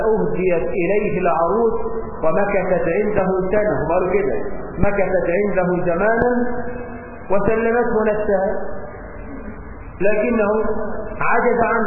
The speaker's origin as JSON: {"language": "Arabic", "country": "Egypt", "said": "اللهم اجعل بلدنا مصر آمنة مطمئنة"}